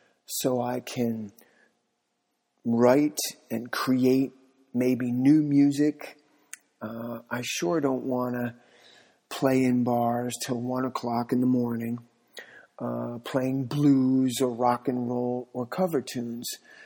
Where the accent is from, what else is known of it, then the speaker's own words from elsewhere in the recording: New York, United States; now in San Diego, United States; I'm in San Diego, California. I'm originally from New York. The last time I lived in New York was 2014.